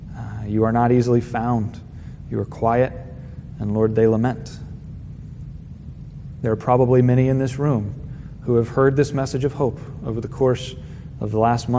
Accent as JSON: {"language": "English", "town": "Virginia Beach", "region": "Virginia", "country": "United States", "tie": "born or raised there", "said": "We were down in Virginia Beach, which is my hometown. My mom lives right on the bay."}